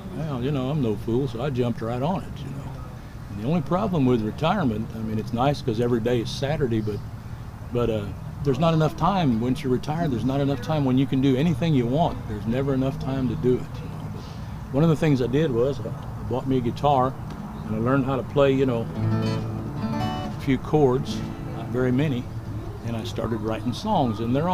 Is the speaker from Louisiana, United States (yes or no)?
yes; New Orleans, Louisiana, United States; now in Cape Girardeau, United States; I'm originally from New Orleans, but I've been here in Cape Girardeau on the Mississippi River for quite a few years, since the 60s actually. And I'm 66 years old.